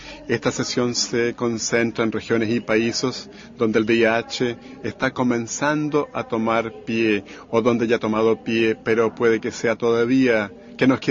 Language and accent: Spanish; Canada; tenemos orgullo como canadiense